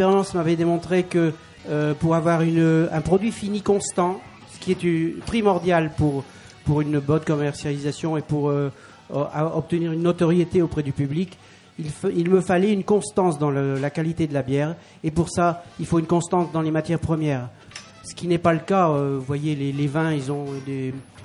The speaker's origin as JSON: {"language": "French", "town": "Lille", "region": "Hauts-de-France", "country": "France", "said": "je suis lillois, parce que j'avais une grand-mère flamande."}